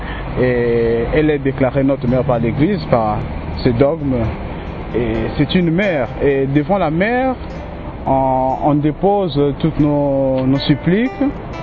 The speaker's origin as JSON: {"language": "French", "country": "Republic of the Congo", "said": "je viens du Congo Brazzaville, je suis séminariste."}